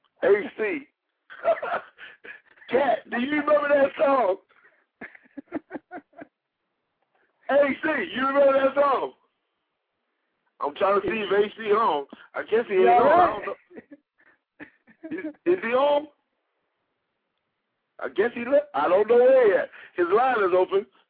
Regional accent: Ohio, United States; so you know I'm from Ohio, but I was New Yorked out with the records, man.

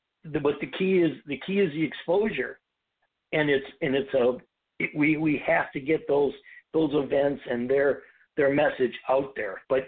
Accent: Detroit, Michigan, United States; living in Detroit. I mean, I grew up in Motown.

